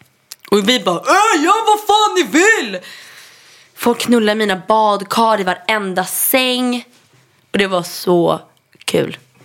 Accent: Stockholm, Stockholm County, Sweden; Gördis och Kajsa kom från Östermalm. Vi var de enda från Östermalm till Lidingö

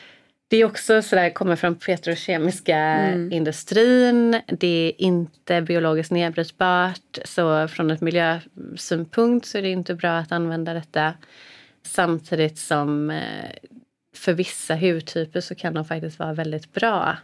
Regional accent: Gothenburg, Västra Götaland County, Sweden; Jag är ju från Göteborg, va? Så jag äter ju mycket räkor

